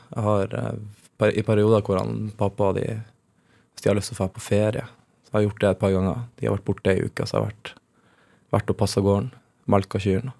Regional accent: Henningsvær, Nordland, Norway; jeg vokste opp i Lofoten på kombinert Henningsvær, som et fiskevær, og Borge, som mer sånn landbrukskommune. Og i Henningsvær var vi 7 stykker i klassen.

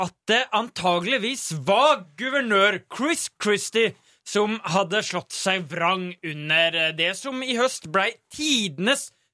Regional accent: Bø, Telemark, Norway; Født og oppvokst i Bø i Telemark.

